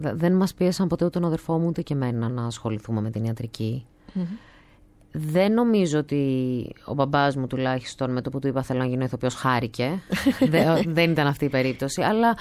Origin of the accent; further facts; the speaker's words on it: Corfu, Ionian Islands, Greece; Από τη Γαρίτσα, αν μας ακούνε στην Κέρκυρα.